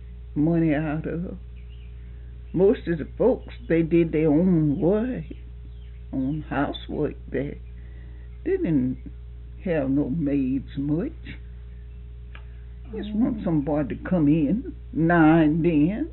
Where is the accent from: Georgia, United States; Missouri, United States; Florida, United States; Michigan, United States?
Georgia, United States; moved away as an adult; I said, I was born and raised in Georgia. And started my family there. My children were small when they come here, but you know I stayed in Georgia a long time.